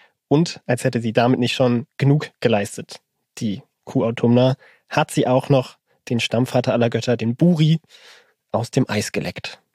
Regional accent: Saxony, Germany; born there; Aus meiner Geburtsstadt in der Oberlausitz gibt es auch die Sage Krabbert.

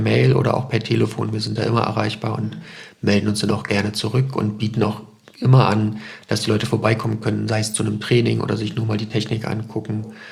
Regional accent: Berlin, Germany; also born or lived in Neuruppin; now in Greifswald, Germany; ich komme ganz gebürtig aus Neuruppin in Brandenburg, habe meine Schulzeit in Berlin verbracht, da eben auch meine Frau kennengelernt und wir sind dann beide zum Studium nach Greifswald gezogen und sind hier einfach hängen geblieben, weil es ein schönes Städtchen ist

